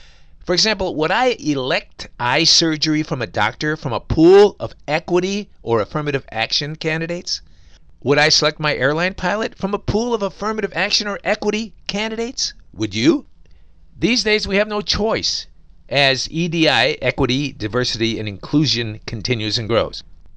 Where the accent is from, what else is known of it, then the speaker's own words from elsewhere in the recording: India; Nope, Johnny, I'm an Indian from India.